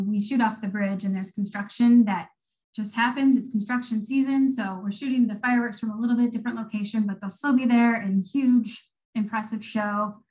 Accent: Iowa, United States; I've never milked a cow and I'm from Iowa.

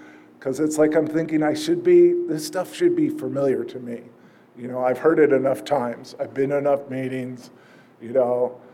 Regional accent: New Jersey, United States; also born or lived in New York; now in California, United States; We grew up in New Jersey for the most part, a little bit of New York, you know. And we came out to California, and that was just wonderful.

